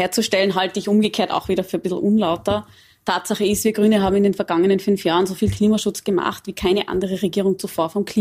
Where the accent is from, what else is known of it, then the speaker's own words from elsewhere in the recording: Tyrol, Austria; Ich komme selber aus dem Stubaital.